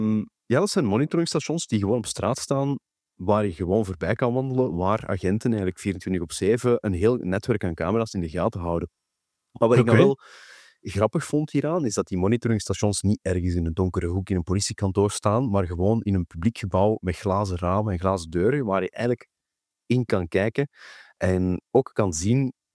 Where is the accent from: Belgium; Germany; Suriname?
Belgium; als ik dat als Belg in België zou zien